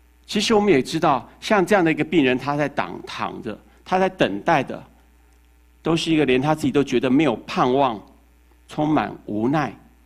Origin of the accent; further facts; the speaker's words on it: Taiwan; accent: Taiwanese; 不像我这个台湾腔啊，